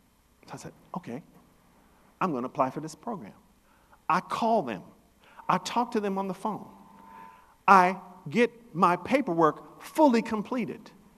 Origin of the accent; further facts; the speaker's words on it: Oakland, California, United States; So, when I grew up, I grew up in Oakland.